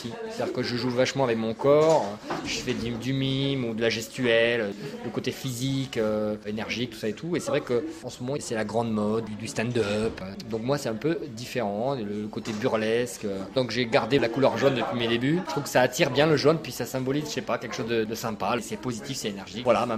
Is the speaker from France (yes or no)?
yes; Béziers, Occitanie, France; J'y suis né le 31 décembre 76 d'ailleurs, date... 31 décembre. Et là, je suis né à Béziers, j'ai fait mes études à Béziers, je suis vraiment un vrai bitérois.